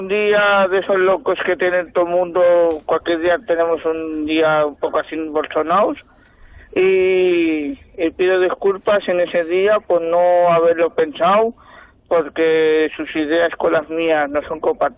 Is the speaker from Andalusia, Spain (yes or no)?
no; Catalonia, Spain; Yo me considero catalán, mi corazón es independentista.